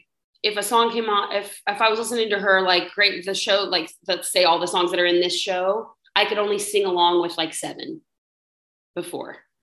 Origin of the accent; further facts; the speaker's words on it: Texas, United States; Luckily I'm from Texas, so I kind of just put it a little further up, so it's a little scratchier